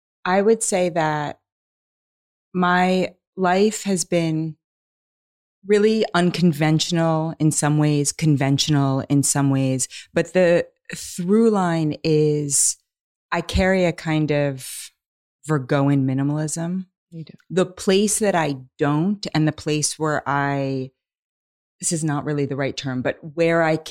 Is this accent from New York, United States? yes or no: yes; New York City, New York, United States; also born or lived in Los Angeles; I'm actually from New York City, but I did live in LA for 15 years.